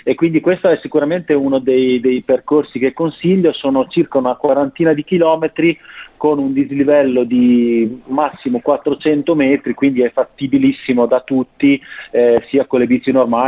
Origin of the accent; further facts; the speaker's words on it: Rimini, Emilia-Romagna, Italy; Essendo riminese, diciamo ciclista da ormai 15 anni